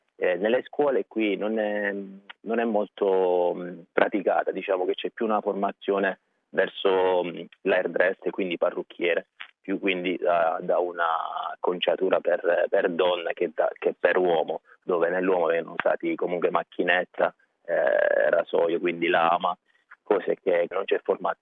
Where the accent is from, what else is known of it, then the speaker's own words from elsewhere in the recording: Guardiagrele, Abruzzo, Italy; vengo dall'Abruzzo, un paese in provincia di Chieti, Guardia Grele. Sono figlio di artigiani, tre generazioni di barbieri, e quindi si può dire che ce l'ho nel sangue, sono cresciuto dentro il salone.